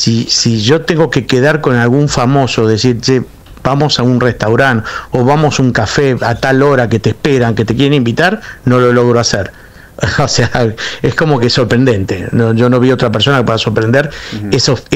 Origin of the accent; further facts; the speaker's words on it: Argentina; Fue lindo, fue emocionante como argentino estar ahí.